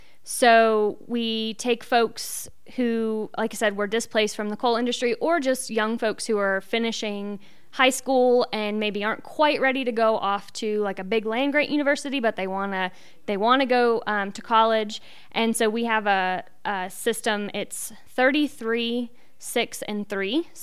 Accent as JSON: {"language": "English", "region": "West Virginia", "country": "United States", "tie": "born or raised there", "said": "so I grew up in West Virginia, but I spent a few years out here in the West working on regenerative cattle operations."}